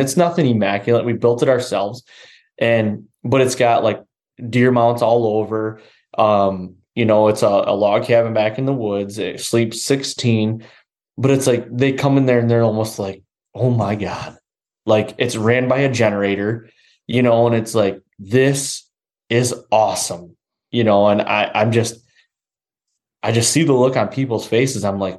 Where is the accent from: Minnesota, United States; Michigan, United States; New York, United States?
Michigan, United States; I'm so glad that I grew up here in Michigan.